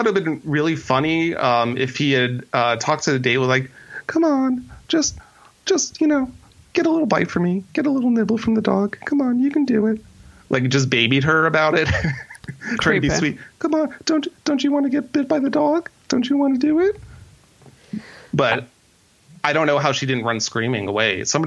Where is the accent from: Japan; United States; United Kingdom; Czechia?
United States; New Jersey; And I grew up in Jersey, so we're totally on the different ends of the spectrum.